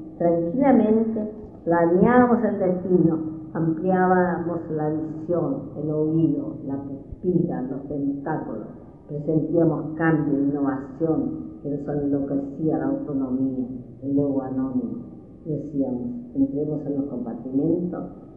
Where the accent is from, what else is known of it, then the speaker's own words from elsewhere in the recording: Valparaíso, Chile; Y como porteña me fascinaba su arquitectura